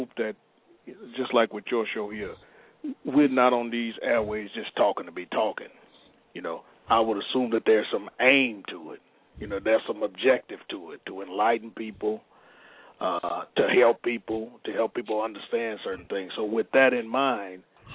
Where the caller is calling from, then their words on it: Michigan, United States; I'm calling from … calling from Michigan.